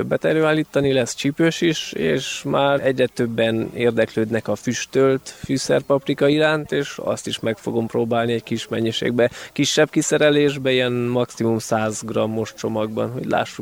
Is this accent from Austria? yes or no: no; Transylvania, Romania; El kell dicsekedjem, hogy erdélyiként először sikerült egy ezüstérmet elérnem